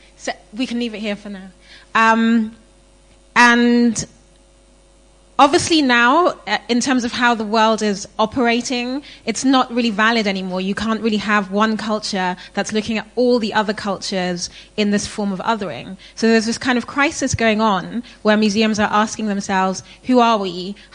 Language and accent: English; Ghana; I'm from Ghana. I live in Ghana. I did work in Western museums before I went back to Ghana.